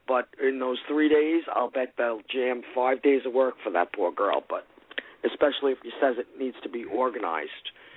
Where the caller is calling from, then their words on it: Long Island, New York, United States; also born or lived in San Diego, United States; I'm calling from Long Island in New York.